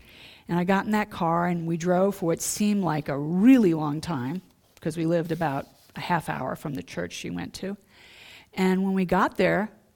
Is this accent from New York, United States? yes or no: yes; New York, United States; You know, I'm from New York, I didn't trust anybody.